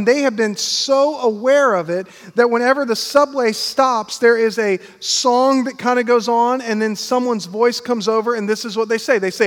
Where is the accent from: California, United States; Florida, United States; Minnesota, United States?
Florida, United States; Pensacola; also born or lived in New York; I grew up in Pensacola in this area, and I left.